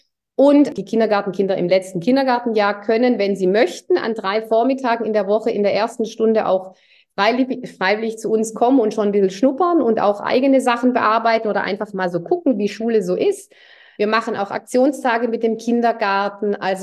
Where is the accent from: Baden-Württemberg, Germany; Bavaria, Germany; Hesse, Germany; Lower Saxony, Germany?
Baden-Württemberg, Germany; Tübingen; Ich bin in Tübingen groß geworden.